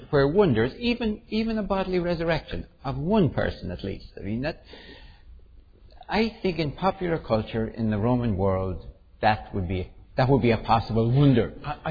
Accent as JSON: {"language": "English", "country": "Ireland", "said": "It's not post-enlightenment because, I'm Irish, we never had an enlightenment."}